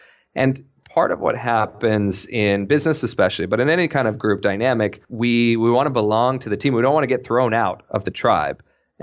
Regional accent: Idaho, United States; now in New York, United States; the story was fascinating because I grew up in Idaho in country music land.

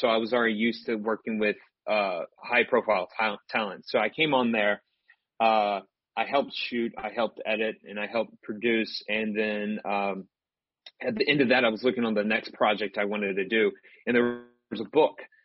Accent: Texas, United States; I'm a Texan, so I went to the University of Texas to get a film degree

